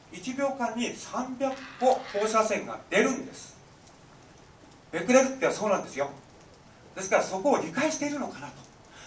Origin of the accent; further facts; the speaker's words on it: Namie, Fukushima, Japan; 私は浪江出身です。